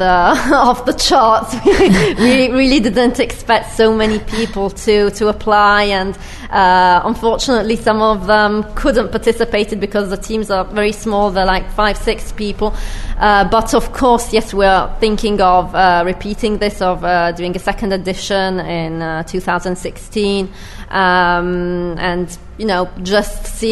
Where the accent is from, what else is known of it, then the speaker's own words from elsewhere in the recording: Turin, Piedmont, Italy; And so we thought, well, we are from Turin